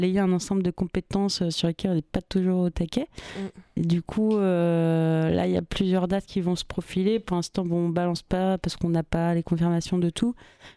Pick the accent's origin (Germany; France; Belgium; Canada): France; Le Mans, Pays de la Loire; je viens du Mans